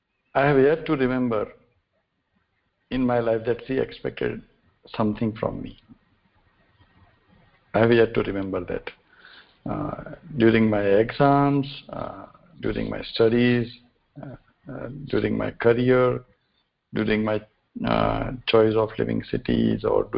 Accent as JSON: {"language": "English", "town": "Surat", "region": "Gujarat", "country": "India", "tie": "born or raised there", "second_language": "English", "said": "We stayed together in Surat. I was born and brought up in Surat"}